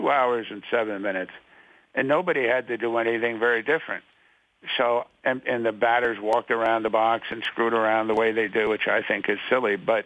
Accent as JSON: {"language": "English", "town": "New York City", "region": "New York", "country": "United States", "tie": "born or raised there", "said": "Look at the Yankees right here in my hometown."}